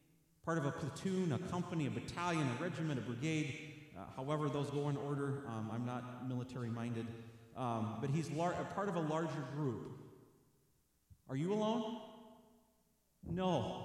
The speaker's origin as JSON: {"language": "English", "region": "Illinois", "country": "United States", "said": "I'm from Illinois. You'll have to forgive me."}